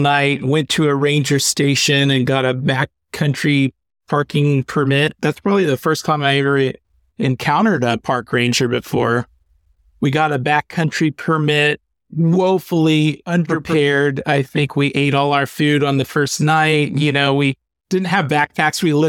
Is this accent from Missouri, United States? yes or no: yes; Kansas City, Missouri, United States; A buddy and I grew up in Kansas City, Missouri